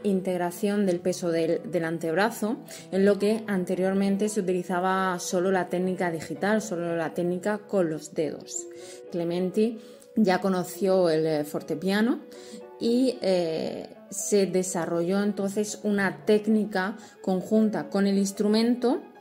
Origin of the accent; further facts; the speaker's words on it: Murcia, Region of Murcia, Spain; Soy de Murcia y he estudiado en Murcia